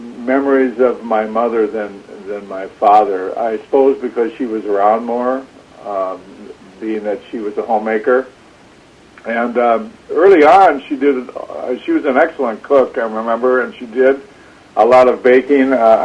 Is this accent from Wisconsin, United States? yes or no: yes; Rhinelander, Wisconsin, United States; also born or lived in Pacific Northwest; I grew up in Rhinelander for the most part. It is what I consider my hometown, although I didn't move there until I was in second grade. I was born in Wisconsin Rapids, and then we left for a few years to the Pacific Northwest.